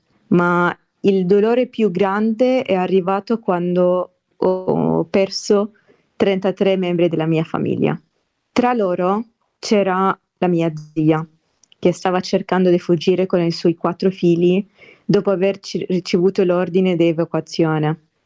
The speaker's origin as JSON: {"language": "Italian", "town": "Gaza", "region": "Gaza Strip", "country": "Palestine", "tie": "born or raised there", "lives_now": "Italy"}